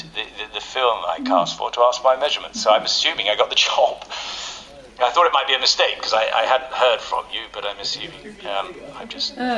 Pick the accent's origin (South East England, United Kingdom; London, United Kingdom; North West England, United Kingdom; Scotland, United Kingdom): London, United Kingdom; Ealing; born there; accent: London; I was born in Ealing, you know. I know how to do a London accent.